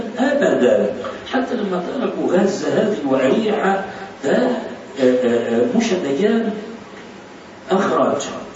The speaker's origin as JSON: {"language": "Arabic", "town": "Alexandria", "region": "Alexandria Governorate", "country": "Egypt", "said": "مازال في القاهرة وحي العطارين عندنا في الإسكندرية"}